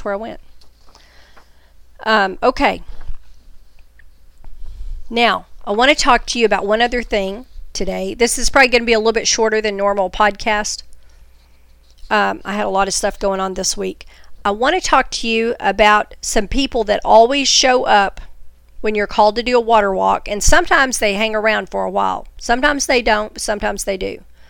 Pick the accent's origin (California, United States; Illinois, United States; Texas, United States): Texas, United States; Because I'm a Texan at heart, y'all.